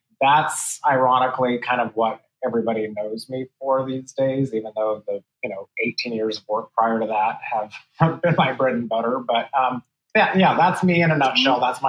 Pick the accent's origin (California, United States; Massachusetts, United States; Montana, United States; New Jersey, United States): California, United States; I mean, I grew up in Central California and my family, they were all very, very avid gardeners.